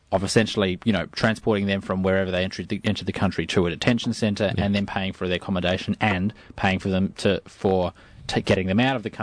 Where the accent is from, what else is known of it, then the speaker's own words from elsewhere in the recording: Australia; I don't see why myself or anybody as an Australian taxpaying citizen or a taxpayer should have to pay for the detention of somebody who's come to the country unlawfully.